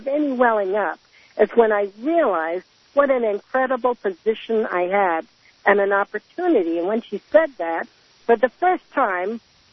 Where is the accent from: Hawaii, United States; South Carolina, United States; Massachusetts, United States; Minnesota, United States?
Hawaii, United States; now in Quartzsite, United States; I'm from Maui originally, but I'm here for a couple of months.